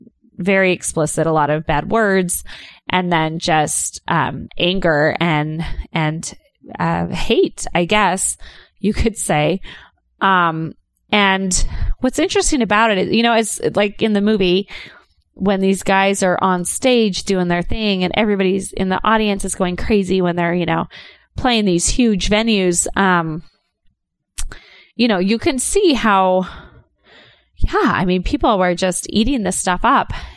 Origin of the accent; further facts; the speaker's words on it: California, United States; And I'm from California. I grew up, I don't know, maybe like 4 hours north of LA.